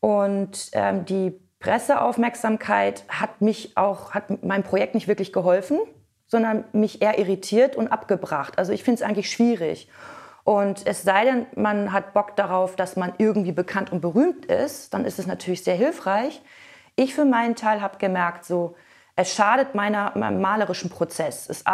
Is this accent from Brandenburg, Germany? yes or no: no; North Rhine-Westphalia, Germany; ich komme ja aus Nordrhein-Westfalen.